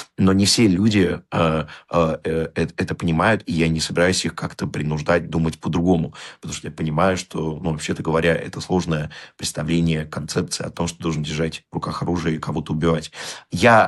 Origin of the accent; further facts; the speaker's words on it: Russia; moved away as an adult; now in Bulgaria; Мне 25 лет, я уехал из России, я покинул Россию после политических преследований